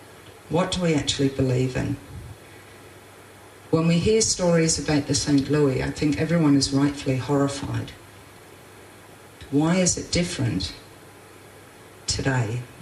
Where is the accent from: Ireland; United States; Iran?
Iran; So yes, I'm a refugee. I'm from Iran.